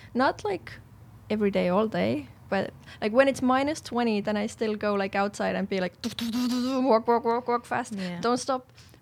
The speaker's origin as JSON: {"language": "English", "country": "Estonia", "said": "And I was like, oh, I'm from Estonia. I've been skiing like forever."}